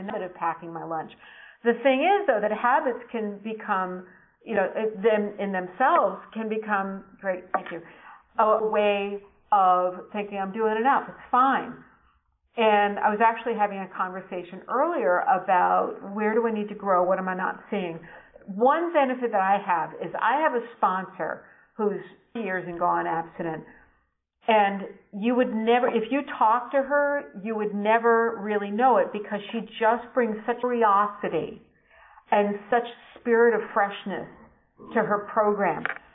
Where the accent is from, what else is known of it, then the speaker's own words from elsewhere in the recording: Cambridge, Massachusetts, United States; I'm from Cambridge, Massachusetts, Metro West Intergroup.